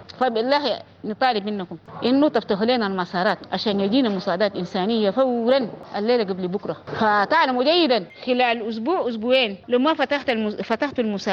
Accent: Darfur, Sudan; فاحنا حتى سودانيين ودارفوريين، وسودان دولتنا

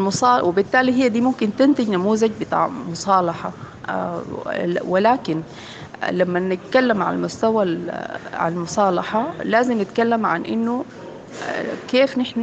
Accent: Sudan; ولكن مهم نحدد نحن كلنا كسودانيين نحن نبدأ من وين نعالج إشكالاتنا

